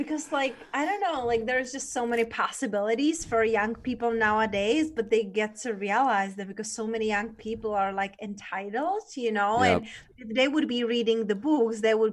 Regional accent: Czechia; So I was born in Czech Republic. That's where I'm originally from.

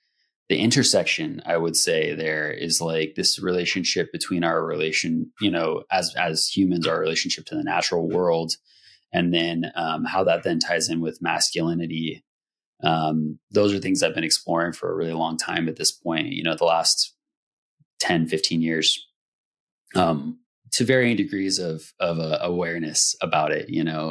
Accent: Santa Rosa, California, United States; growing up, I grew up in an inner city environment. I grew up in Santa Rosa, California, you know, right in the middle of the city.

